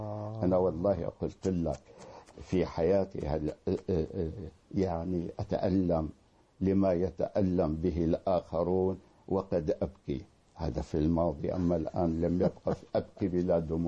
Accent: Syria; moved away; انا طلعت من سوريا بوضح النهار

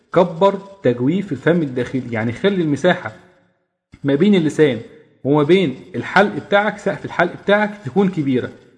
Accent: Egypt; يعني اغلبنا مثلا بيخرج حرف الحاء بيخرجه حاء وهكذا، يعني حروف كده جدا جدا جدا بتخرج من هنا غير صحيحة بطبيعتنا كمصريين.

